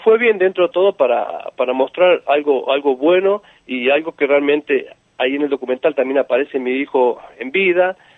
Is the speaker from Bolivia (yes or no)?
no; Córdoba, Argentina; born there; Nací en Córdoba, Argentina, e incluso mi hijo nació en Córdoba, Argentina, era argentino